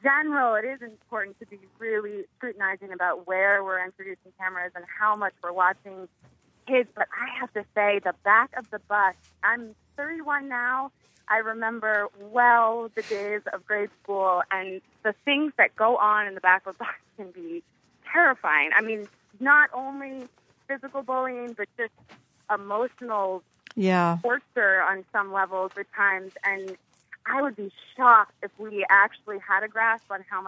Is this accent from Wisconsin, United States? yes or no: no; Massachusetts, United States; I grew up on Cape Cod in a small, you know, little town with, you know, a sweet little population